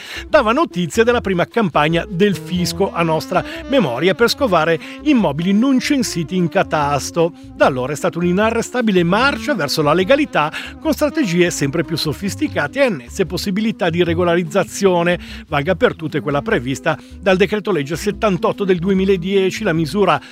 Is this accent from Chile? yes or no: no; Pakistan; Italian is a second language; now in Prato, Italy; ho 29 anni, sono pakistano.